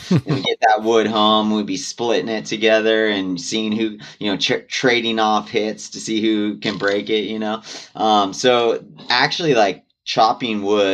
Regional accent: Big Bear, California, United States; because I grew up in Big Bear in Southern California

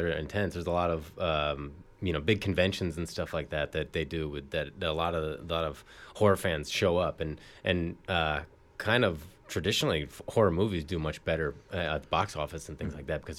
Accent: Kentucky, United States; I mean, I'm from Kentucky, but I don't go camping that much.

